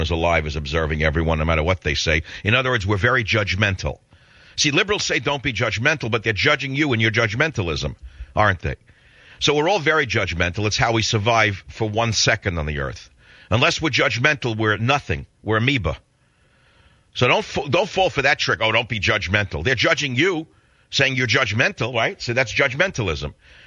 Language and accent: English; New York, United States; moved away; I mean, I grew up in New York. I left a long time ago, but I still have a certain pace.